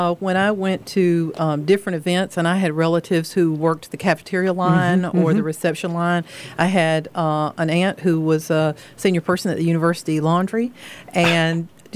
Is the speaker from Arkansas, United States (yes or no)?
no; Graham, North Carolina, United States; I'm probably one of the proudest people ever born and raised in Graham, North Carolina, half an hour down the road.